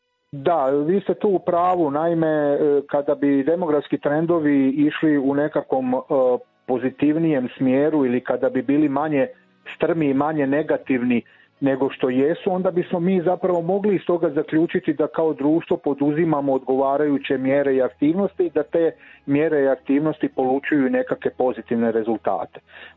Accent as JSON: {"language": "Croatian", "country": "Croatia", "said": "Zapravo samo u tome hoćemo li mi u nekom mjeri kao Hrvati."}